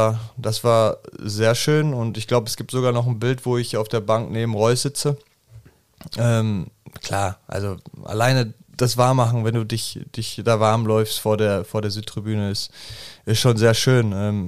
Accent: Münster, North Rhine-Westphalia, Germany; born there; Es ist halt meine Geburtsstadt und ich habe halt immer noch meine ganze Familie dort.

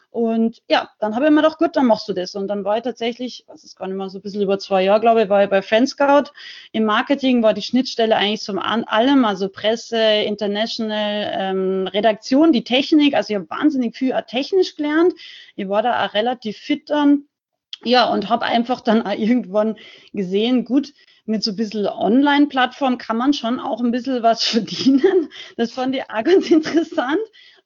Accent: Salzburg, Austria; now in Unterhaching, Germany

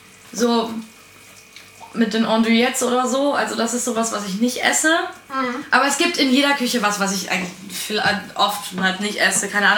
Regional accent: Cologne, North Rhine-Westphalia, Germany; Ich bin Kölnerin.

